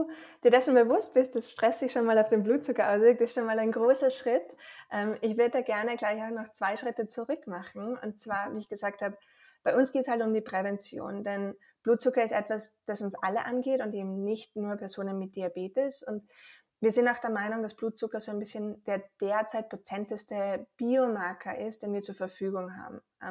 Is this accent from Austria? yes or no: yes; Austria; accent: Austrian dialect; also born or lived in Vienna; ich glaube auch unschwer an meinem Dialekt zu erkennen, komme ich aus Österreich. Ich habe in Wien Ernährungswissenschaften studiert